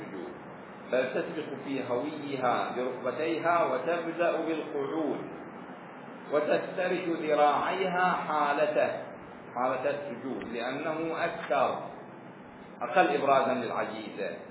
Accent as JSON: {"language": "Arabic", "country": "Bahrain", "said": "تورك المتعارف عندنا في البحرين"}